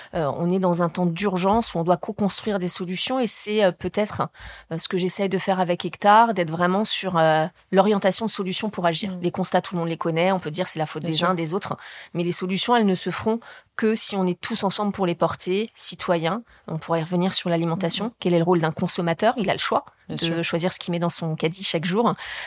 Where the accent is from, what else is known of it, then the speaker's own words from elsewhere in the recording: Nouvelle-Aquitaine, France; Moi, j'ai grandi dans les Deux-Sèvres et on m'a dit surtout de partir de ce territoire, d'aller à Paris